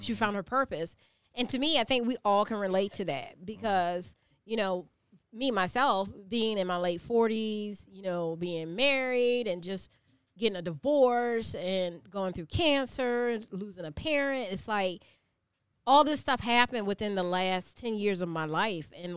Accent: Savannah, Georgia, United States; But you know, we're from Savannah. And we're from the South.

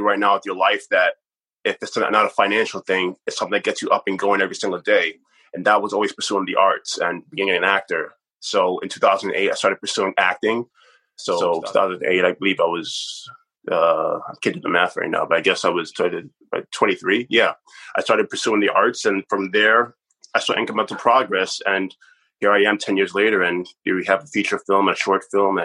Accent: New York City, New York, United States; growing up in New York City, we don't have those community theatres.

